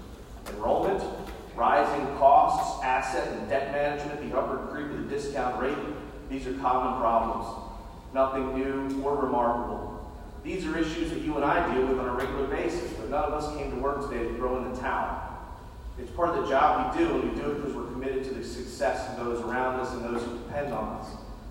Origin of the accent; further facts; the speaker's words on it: Pennsylvania, United States; now in Philadelphia, United States; I moved to Philly from Delco in August of 1990, and I never left. A first-generation college student. The son of a hairdresser and a shipyard electrician.